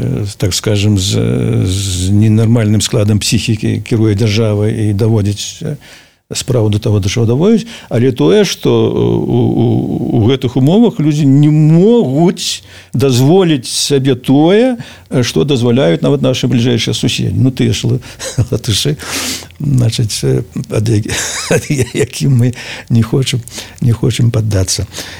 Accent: Belarus; Как и я рос в Беларуси.

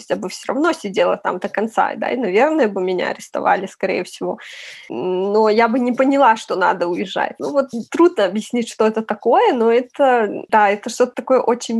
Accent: Rudabelka, Gomel Region, Belarus; як беларуска, я з Рудабелкі, так? Я не пра ўсю Беларусь кажу, я разумею, што ў Гродна, ў Брэсці, ў Мінску могуць усім іншыя думкі ў людзей і іншыя паводзіны, але вось у маёй вёсцы

